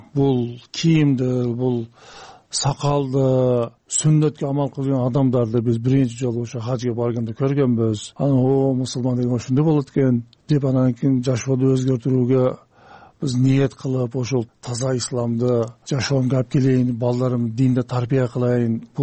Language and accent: Kyrgyz; Osh, Osh Region, Kyrgyzstan; Ошто төрөлгөнмүн, ошто чоңойгонмун, ошто окугонмун.